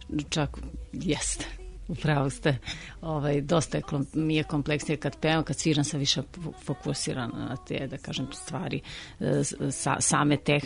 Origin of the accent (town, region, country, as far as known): Valjevo, Kolubara District, Serbia; born there